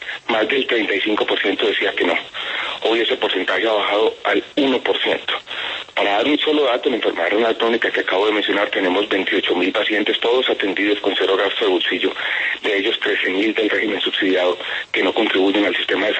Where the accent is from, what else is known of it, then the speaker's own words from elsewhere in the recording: Medellín, Antioquia, Colombia; cuando yo crecí en Medellín, y usted era un adolescente por allá